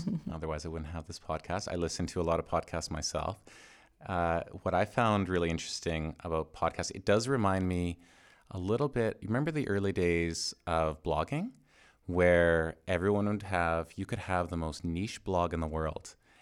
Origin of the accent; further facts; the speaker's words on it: Canada; So I'm Canadian.